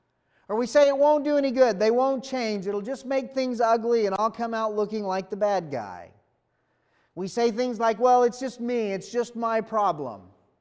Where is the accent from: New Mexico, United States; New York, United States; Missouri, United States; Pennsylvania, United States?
New Mexico, United States; I'm from New Mexico, and one of the real common phrases there is mañana.